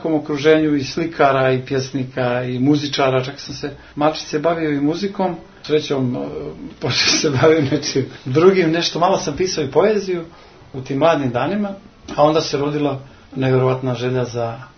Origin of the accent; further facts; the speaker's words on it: Nikšić, Nikšić Municipality, Montenegro; also born or lived in Vasojevići; Ja sam rođen u Vasojevićima, onda sam sa 3 godine prešao Nikšić